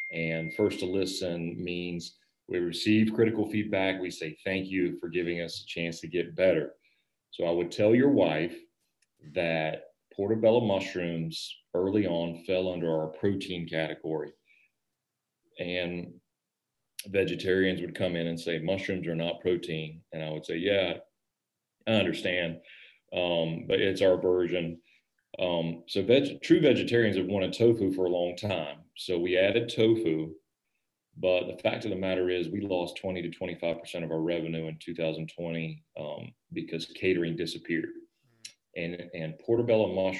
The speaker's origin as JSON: {"language": "English", "town": "Hazelhurst", "region": "Georgia", "country": "United States", "tie": "born or raised there", "said": "Grew up in South Georgia, really small town, yep. Hazelhurst, Georgia."}